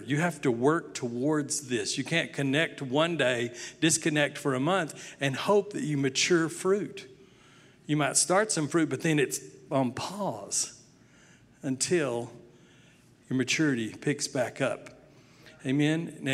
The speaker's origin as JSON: {"language": "English", "country": "United States", "said": "I'm an American. I can do this."}